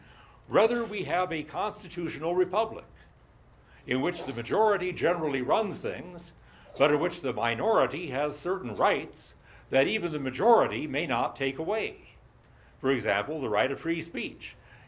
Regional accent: South Dakota, United States; I think the answer to that is found in the motto of the state of South Dakota, my home state.

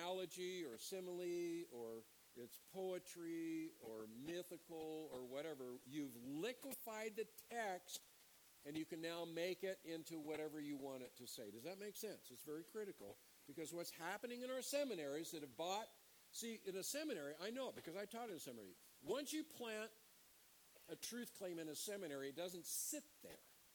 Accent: Idaho, United States; When I was 16, I grew up in Idaho.

